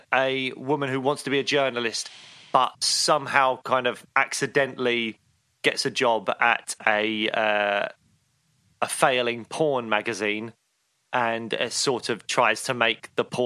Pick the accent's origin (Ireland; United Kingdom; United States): United Kingdom; And also, in British comedy, we don't improvise as much as in American comedies.